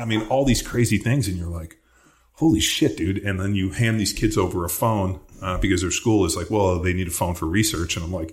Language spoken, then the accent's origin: English; Palos Verdes, California, United States; Yep. Like, so I grew up in Palos Verdes.